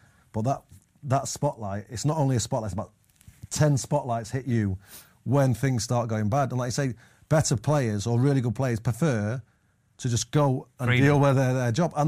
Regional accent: Manchester, North West England, United Kingdom; growing up in Manchester

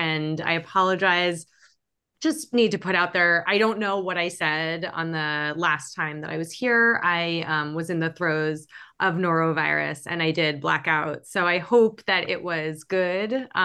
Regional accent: New York City, New York, United States; and I grew up in New York City.

